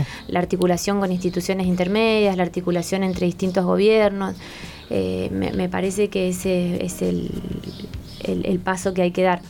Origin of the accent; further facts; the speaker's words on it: Santa Rosa, La Pampa, Argentina; yo soy de Santa Rosa, somos militantes.